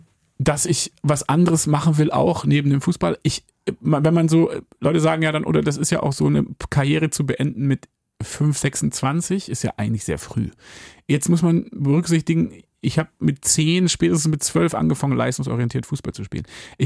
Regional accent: Hamburg, Germany; gerade als Hamburger ist es auch eine relevante Frage

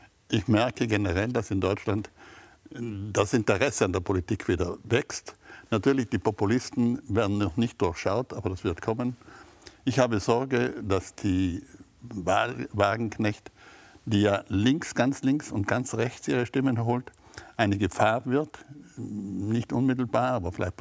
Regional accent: Trentino-Alto Adige, Italy; Wir Südtiroler sind Südtiroler, Europäer und Weltbürger. Wir sind keine Deutschen, wir sind keine Österreicher

